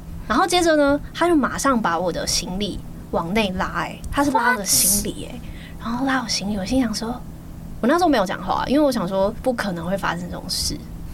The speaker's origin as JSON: {"language": "Chinese", "country": "Taiwan", "said": "我说的鬼捣人是，对，就是我们台湾人。"}